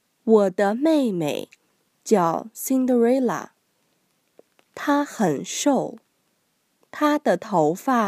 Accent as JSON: {"language": "Chinese", "country": "United States", "first_language": "English", "second_language": "Chinese", "lives_now": "Beijing, China", "said": "我今年22岁。我是美国人。我会说英文和一点汉语。"}